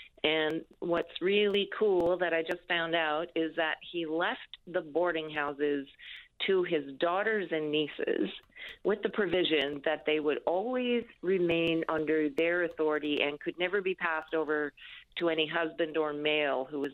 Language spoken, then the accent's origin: English; Marystown, Newfoundland and Labrador, Canada; And so my history was that growing up in Marystown, my Uncle Bernard was what we call, I call them long road cowboys.